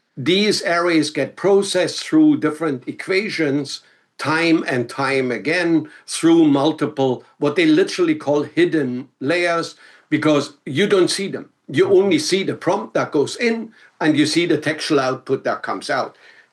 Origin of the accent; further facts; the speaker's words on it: Germany; accent: German; English is a second language; I'm not sure how I would pronounce that with my German accent.